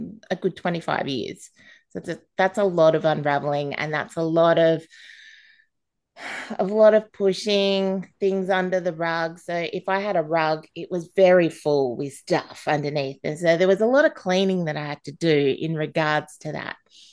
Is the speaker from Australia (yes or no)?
yes; Adelaide, South Australia, Australia; born there; I was born in Adelaide